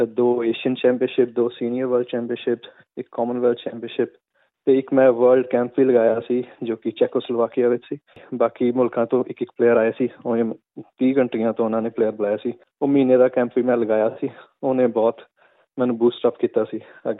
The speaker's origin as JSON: {"language": "Punjabi", "town": "Patiala", "region": "Punjab", "country": "India", "said": "ਮੈਂ ਪਟਿਆਲੇ ਤੋਂ ਹਾਂ"}